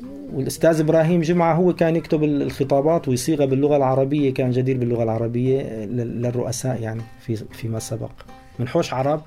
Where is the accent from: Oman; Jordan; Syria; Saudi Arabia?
Syria; Assal al-Ward, Rif Dimashq; لهجتنا نحن بالذات أهل عسالة بتتميز عن القلمون كله بهذا الموضوع، كونه يمكن كوننا أقرب قرية للحدود اللبنانية صراحة.